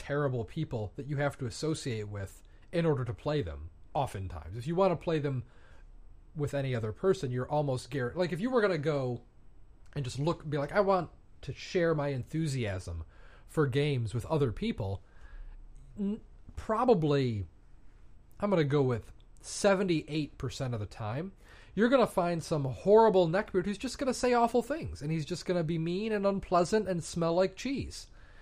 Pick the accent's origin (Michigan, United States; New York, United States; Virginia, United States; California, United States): Michigan, United States; We're from Michigan. I think that's a reasonable thing to reveal about ourselves.